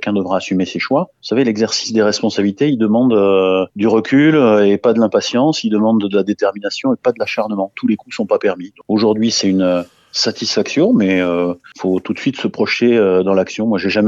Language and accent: French; Mont-de-Marsan, Nouvelle-Aquitaine, France; Ici, on est à Mont-de-Marsan, c'est ma ville natale, d'accord.